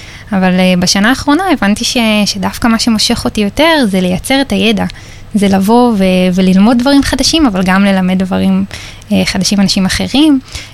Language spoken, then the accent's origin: Hebrew; Ashdod, Southern District, Israel